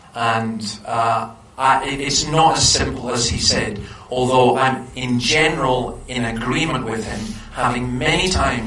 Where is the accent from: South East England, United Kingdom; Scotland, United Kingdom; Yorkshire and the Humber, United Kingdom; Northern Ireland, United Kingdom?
Scotland, United Kingdom; But I'm Scottish, so we don't cry.